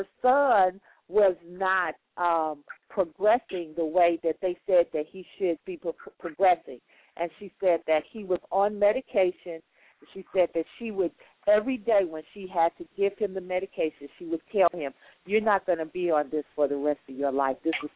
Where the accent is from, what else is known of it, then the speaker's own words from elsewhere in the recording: Chicago, Illinois, United States; It feels like when back home, and I'm originally from Chicago, and we used to have testimony service